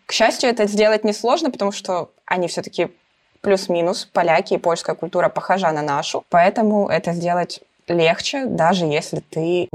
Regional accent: Ukraine; moved away as an adult; now in Kraków, Poland; Да, я из Украины.

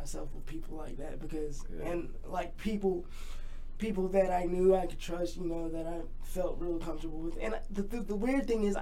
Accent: Alaska, United States; also born or lived in Seattle; Both my parents were stationed in Alaska. Like, they went from D.C. to Alaska, and then they ended up having me in Seattle

